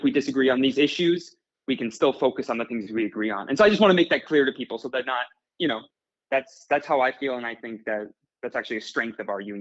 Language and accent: English; Elk River, Minnesota, United States; I moved to Minneapolis from my hometown of Elk River, Minnesota, which is kind of a small town just outside of Minneapolis.